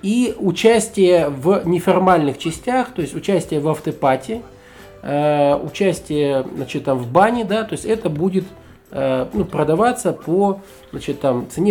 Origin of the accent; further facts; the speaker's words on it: Crimea, Ukraine; now in Novosibirsk, Russia; Там же, значит, родился и вырос в Крыму. Это меня сюда занесло в Новосибирск.